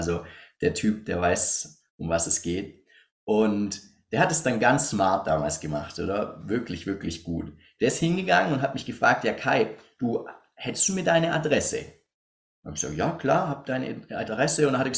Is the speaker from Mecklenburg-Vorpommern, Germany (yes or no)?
no; Stuttgart, Baden-Württemberg, Germany; accent: Swabian; ich komme auch ursprünglich aus Stuttgart, oder? Und dadurch kann ich auch, also Schwäbisch und Deutsch, ne? Also ist manchmal schon ein bisschen schwierig, aber ich versuche mich ans Hochdeutsche zu halten.